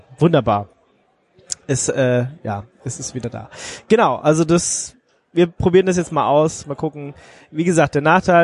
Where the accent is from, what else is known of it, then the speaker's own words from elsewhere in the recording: East Germany, Germany; Okay, also er ist zu jung, wir sind aus dem Osten und du...